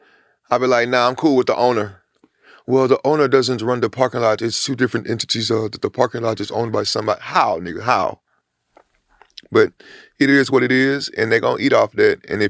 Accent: Houston, Texas, United States; I'm from Studiwood.

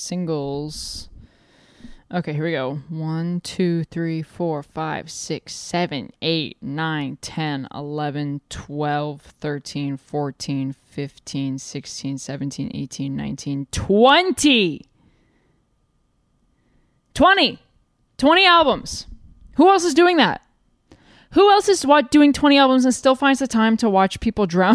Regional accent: Australia; But I am Australian.

